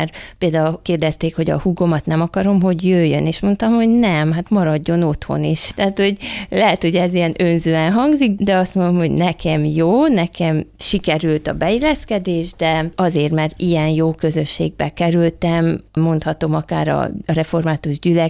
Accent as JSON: {"language": "Hungarian", "region": "Székely Land", "country": "Romania", "tie": "born or raised there", "said": "sikerült már elvinni Székelyföldre, a szülőföldemre is"}